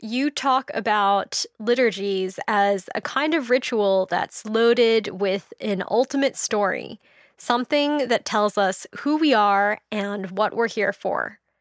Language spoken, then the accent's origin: English; United States; moved away as an adult; now in England, United Kingdom; I'm from the States originally, but I've been living in England for the past several years because my husband is a pastor in the Church of England.